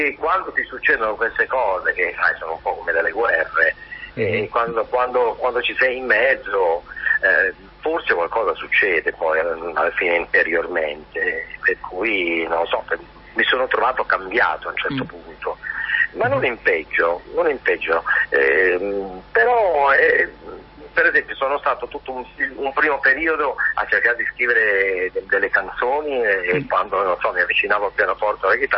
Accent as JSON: {"language": "Italian", "town": "Garlasco", "region": "Lombardy", "country": "Italy", "tie": "born or raised there", "said": "Garlasco, la mia terra."}